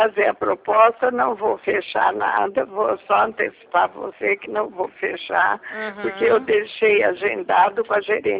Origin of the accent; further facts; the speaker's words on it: Araraquara, São Paulo, Brazil; Eu sou de Araraquara.